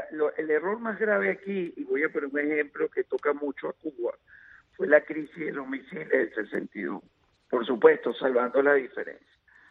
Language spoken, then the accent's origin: Spanish; Venezuela; now in United States; yo estoy cansado como venezolano y ciudadano americano